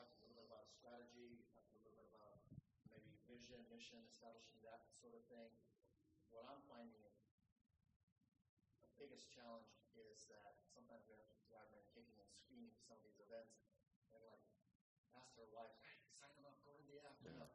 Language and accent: English; Ogden, Utah, United States; from Ogden, Utah.